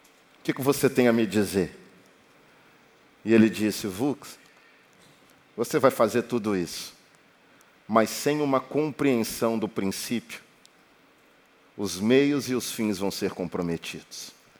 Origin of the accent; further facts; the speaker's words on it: Belo Horizonte, Minas Gerais, Brazil; Muitos sabem que eu sou de Belo Horizonte. Né? Eu vim para cá em 2021. E eu tenho 35 anos.